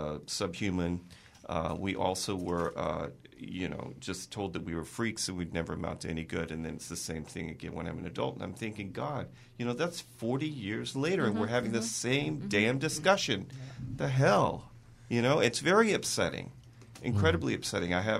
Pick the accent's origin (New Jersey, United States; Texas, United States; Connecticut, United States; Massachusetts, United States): Texas, United States; Houston; I grew up in Houston, Texas.